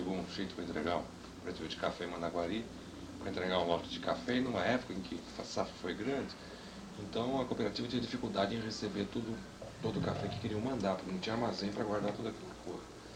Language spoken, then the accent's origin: Portuguese; São Paulo, Brazil; born there; Eu sou nascido aqui em São Paulo, conheço Minas, a terra do meu pai, Pouso Alegre, de passar férias lá.